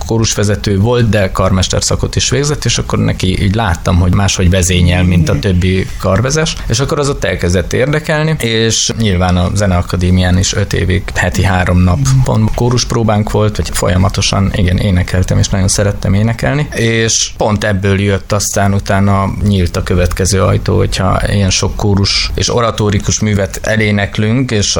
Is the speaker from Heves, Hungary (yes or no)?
yes; Heves, Hungary; Hát ez Hevesen, ahol én felnőttem, ez egy ilyen ismeretlen dolog volt. Néhány zenész került ki csak a városunkból.